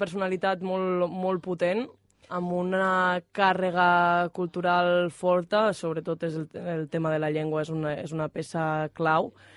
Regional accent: Betren, Catalonia, Spain; also born or lived in Vielha; now in Bausen, Spain; Jo vaig néixer a Viella, perquè és on hi ha l'hospital de Viella, mm-hmm. però m'he criat a Betren, que és un poble que està al costat de Viella.

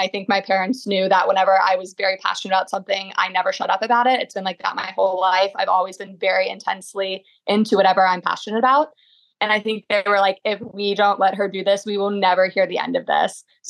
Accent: Georgia, United States; the first lyric of the song mentions Georgia, and we are from Georgia.

